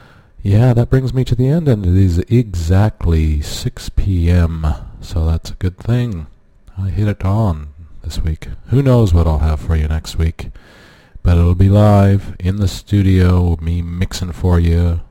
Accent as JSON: {"language": "English", "town": "Vancouver", "region": "British Columbia", "country": "Canada", "tie": "born or raised there", "said": "of course, from my hometown Vancouver. My proudest export at this point, I'd have to say."}